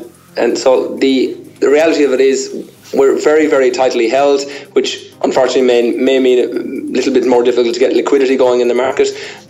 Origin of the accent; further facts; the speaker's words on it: Ireland; also born or lived in Australia; I'm originally from Ireland, a bean counter who ended up in Island Gas in Australia, and I've relocated back to this side of the world again since we listed on AIM.